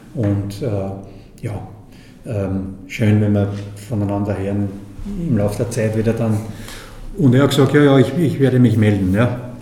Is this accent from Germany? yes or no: no; Austria; Da begebe ich mich in eine schwierige Situation als Österreicher